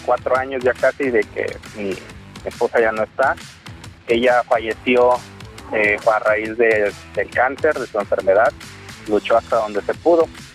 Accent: Ciudad Madero, Tamaulipas, Mexico; De aquí de Ciudad Madero

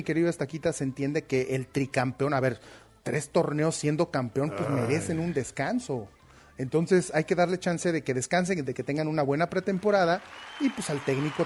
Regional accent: Querétaro, Mexico; Así que, exactamente, mi ciudad natal, a la cual amo.

